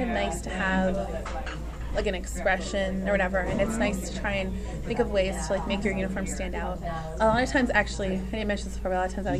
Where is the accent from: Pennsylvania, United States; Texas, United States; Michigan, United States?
Pennsylvania, United States; Philadelphia; And because I'm from Philadelphia, and I was visiting there once, and I saw this sticker